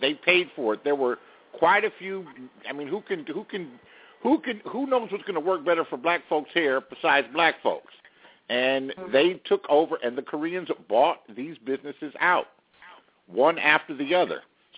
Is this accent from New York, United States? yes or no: no; Los Angeles, California, United States; I've been doing it for years. I'm from Los Angeles.